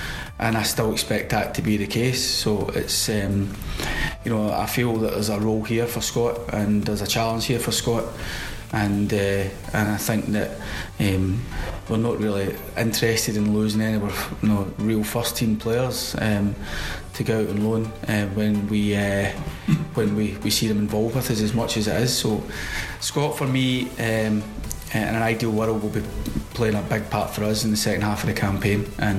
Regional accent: Paisley, Scotland, United Kingdom; I'm from Paisley

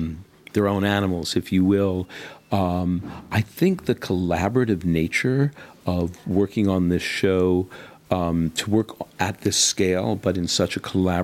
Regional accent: United States; I'm obviously American, and in the States we have families pulled apart

